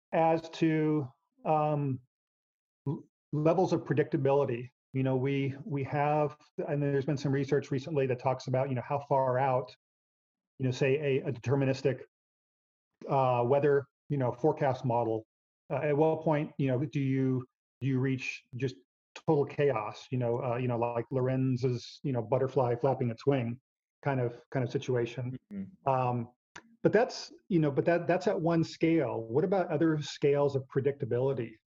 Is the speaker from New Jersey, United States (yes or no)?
no; Texas, United States; Now, I'm from Texas. I lived in Texas, and there were deer everywhere